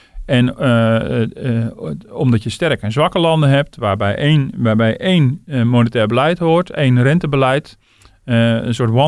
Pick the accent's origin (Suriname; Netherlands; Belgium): Netherlands; Ja, daar zouden we als Hollanders wel voor voelen.